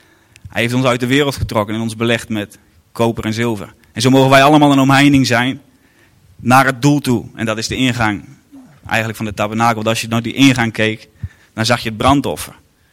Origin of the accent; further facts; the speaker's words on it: Urk, Flevoland, Netherlands; We komen van Urk.